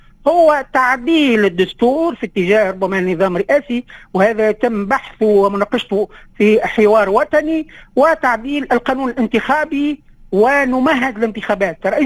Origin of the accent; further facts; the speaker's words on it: Tunisia; نحن حتى كتونسيين نلاحظ أن هناك انسداد آفاق،